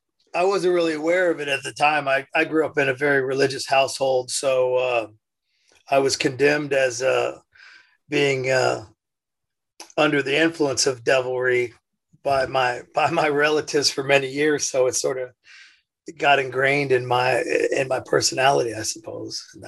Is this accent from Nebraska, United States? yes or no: no; Indiana, United States; Yeah, I was born in Indiana.